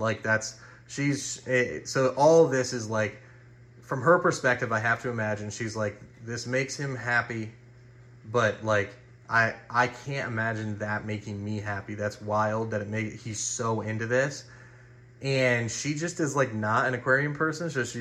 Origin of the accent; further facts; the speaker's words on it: Midwest, United States; And I'm a Midwesterner myself